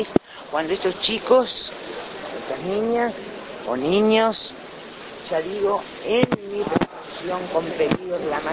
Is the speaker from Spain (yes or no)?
no; Uruguay; soy una ciudadana uruguaya